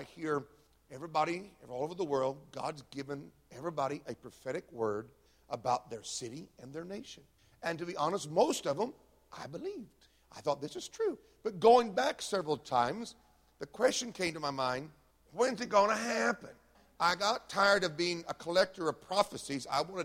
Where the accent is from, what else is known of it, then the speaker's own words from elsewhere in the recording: the Carolinas, United States; grew up on the farms. My cousin raises 50,000 chickens at a time. You probably ate some of them. So we come from the Carolinas, okay?